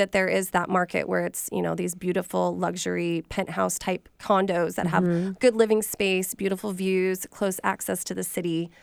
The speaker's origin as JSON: {"language": "English", "region": "Idaho", "country": "United States", "lives_now": "Seattle, United States", "said": "I'm from Idaho originally, so I really resonate with being outside in the mountains and water"}